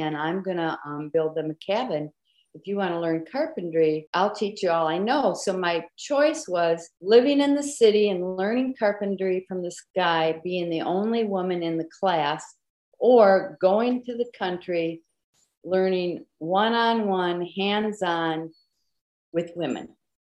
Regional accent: Midwest, United States; I was raised Catholic. I never even heard the word lesbians, but I knew. I come from the Midwest.

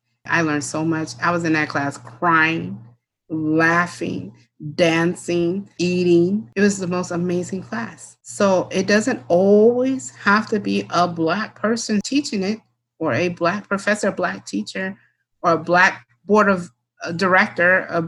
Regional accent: Bloomington, Illinois, United States; And I grew up in Bloomington, Illinois, and it was probably 90% white.

